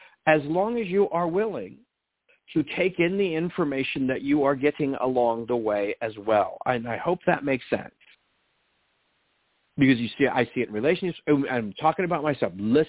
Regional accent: California, United States; I'm from Southern California, so I've seen this my whole life

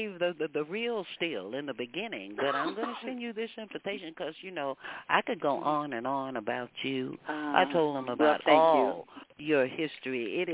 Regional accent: Texas, United States; I'm a Texan, and I'm going to see

